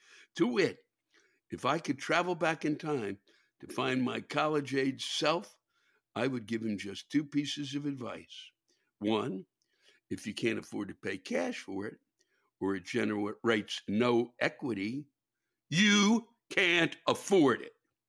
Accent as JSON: {"language": "English", "region": "England", "country": "United Kingdom", "said": "Yes, I am English and want to complain about manners."}